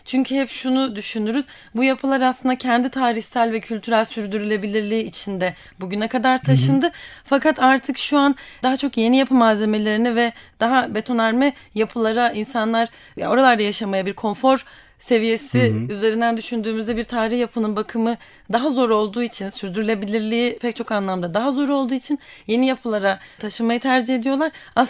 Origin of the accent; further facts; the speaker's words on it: Ankara, Turkey; now in Istanbul, Turkey; Evet, aslında Ankaralıyım ama son 5 yıldır İstanbul'da çalışıyor ve orada yaşıyorum.